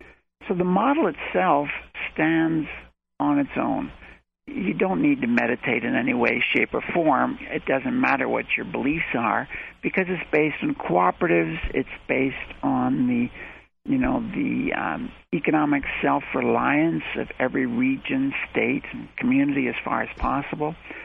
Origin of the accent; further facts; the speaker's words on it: United States; born there; Sure. I was born in the United States.